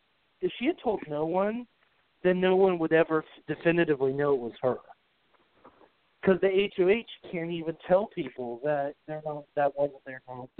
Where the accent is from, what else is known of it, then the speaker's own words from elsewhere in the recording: England, United Kingdom; I'm a little upset by it, but I'm an English person, again, and I take issue with using reading as a punishment.